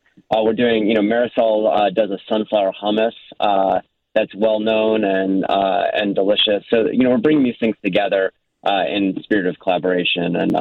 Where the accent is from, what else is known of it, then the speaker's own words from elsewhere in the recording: Chicago, Illinois, United States; I mean, I'm biased from Chicago.